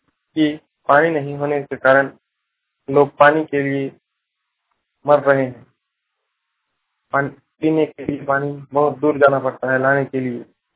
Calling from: Lakhnath, Jharkhand, India; मैं झारखंड था जिसके दुमका जिला से मछलिया प्रखंड के दलाही पंचायत के अंतर्गत लखनाथ गांव से

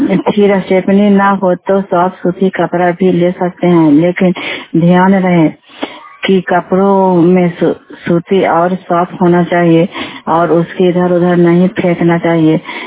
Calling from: Hilsa, Bihar, India; मैं हिलसा ब्लॉक से बोल रही हूँ।

